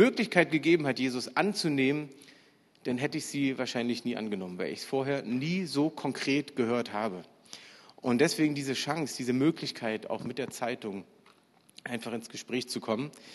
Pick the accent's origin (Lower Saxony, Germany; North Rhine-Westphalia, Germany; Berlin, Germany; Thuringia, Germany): Berlin, Germany; ich komme aus Berlin, ich lebe in Berlin, bin in Berlin aufgewachsen, habe sogar noch die Zeiten der Mauer erlebt. Als ich 9 war, ist die Mauer niedergefallen.